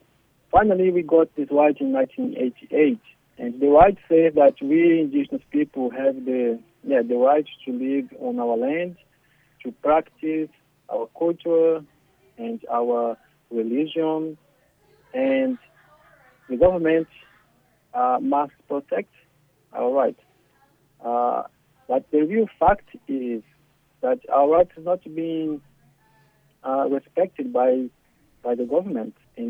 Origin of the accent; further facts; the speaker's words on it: Brazil; English is a second language; I come from the Yawanawa tribe. My tribe is based in the Amazon rainforest, border with Peru and Bolivia. So it's really in the Amazon rainforest.